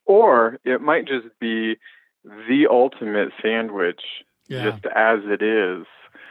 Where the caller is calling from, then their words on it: Burbank, California, United States; Burbank, California.